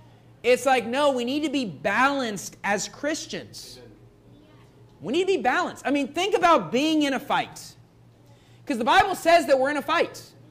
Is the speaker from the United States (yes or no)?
yes; West Virginia, United States; I've been to old IFB churches that I grew up in West Virginia that were solid and good churches